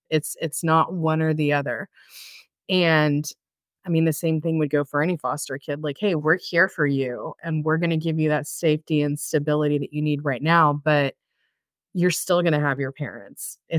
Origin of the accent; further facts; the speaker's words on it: Florida, United States; we're originally from Florida